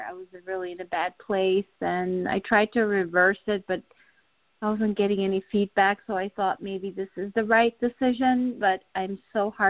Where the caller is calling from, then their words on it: New York, United States; From New York.